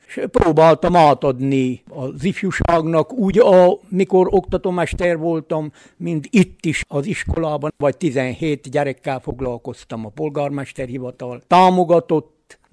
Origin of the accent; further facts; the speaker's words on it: Szentivánlaborfalva, Covasna, Romania; Szent Iván Laborfalvi. Itt is születtem, jelen pillanatban is itt tevékenykedek